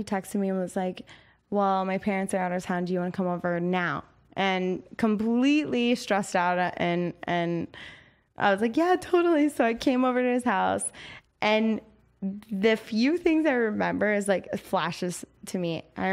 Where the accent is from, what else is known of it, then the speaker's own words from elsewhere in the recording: Philadelphia, Pennsylvania, United States; I'm from Philadelphia, and okay.